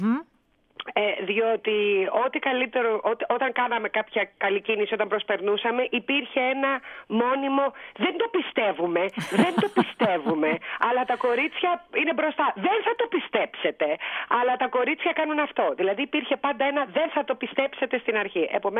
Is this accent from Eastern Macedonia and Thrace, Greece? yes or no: no; Trikala, Thessaly, Greece; also born or lived in Corfu; now in Athens, Greece; όταν εγώ ήρθα επαρχιωτάκι από τα Τρίκαλα, στα οποία μεγάλωσα, από την Κέρκυρα είμαι και μεγάλωσα στα Τρίκαλα, όταν πέρασα στο Πανεπιστήμιο και ήρθα στην Αθήνα